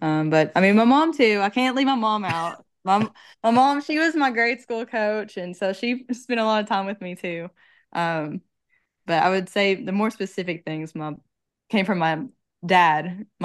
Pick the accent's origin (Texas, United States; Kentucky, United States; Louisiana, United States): Kentucky, United States; Hazard; born there; Basically, when I was born in Hazard